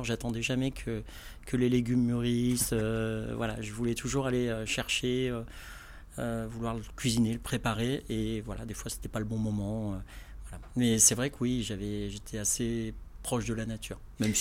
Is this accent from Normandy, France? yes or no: yes; Rouen, Normandy, France; Je suis originaire de Rouen.